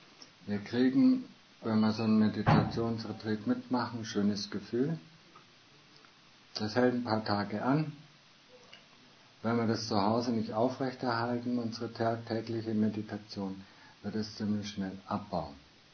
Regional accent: Augsburg, Bavaria, Germany; also born or lived in Stuttgart / United States / Hamburg / England; Wisst ihr eigentlich, dass ich ein gebürtiger Stuttgarter bin? Stuttgart-Wallingdorf geboren. Zufall, oder? Meiching in Landhaussiedlung aufgewachsen. Ja, in einigen Teilen von Deutschland gelebt. Augsburg danach aufgewachsen. USA studiert, Hamburg gearbeitet

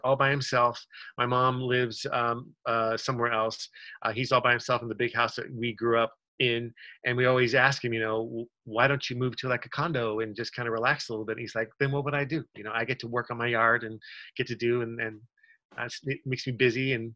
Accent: California, United States; I grew up in Orange County.

